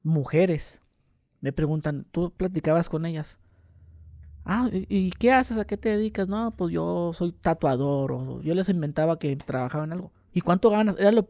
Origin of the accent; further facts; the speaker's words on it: Mexico; y nosotros como mexicanos esperamos que, oye, pues agárralo